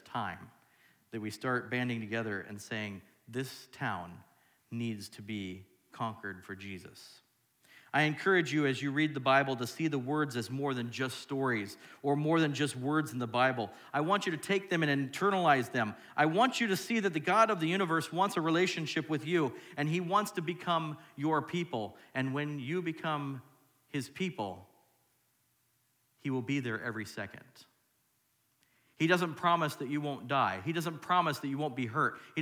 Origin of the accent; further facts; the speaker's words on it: Oregon, United States; I come from Oregon.